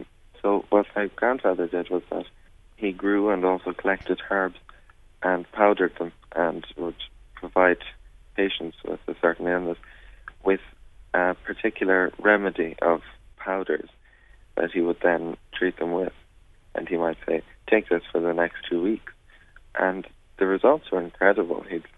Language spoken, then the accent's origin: English; Ireland; So I'm from Cloche de Cullum in Ballingalloc, and I'm 15.